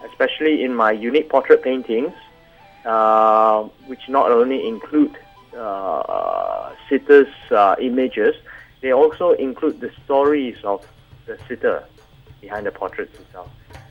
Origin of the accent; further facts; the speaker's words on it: Singapore; I was growing up in Singapore, which was fast-changing.